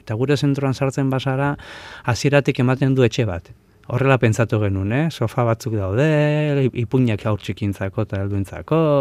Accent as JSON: {"language": "Basque", "region": "Basque Country", "country": "Spain", "tie": "born or raised there", "said": "Ni azkenian herri txiki batetik, bueno, ni hori jotarra naiz jaiotzez, baina bueno, beti bizi naiz Araban herri txikietan, eta gustatzen zaite herri txikik"}